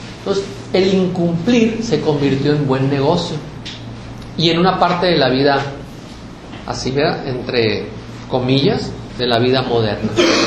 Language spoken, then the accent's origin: Spanish; Mexico; cuando menos en nuestra cultura mexicana